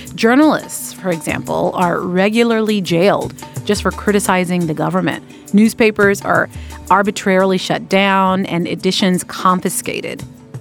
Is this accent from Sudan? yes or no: yes; Sudan; now in United States; turmoil happening in my home country of Sudan.